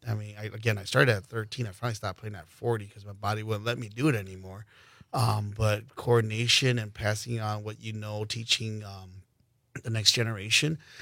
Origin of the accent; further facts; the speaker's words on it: Chicago, Illinois, United States; You know, I grew up in Chicago and it was along the beach.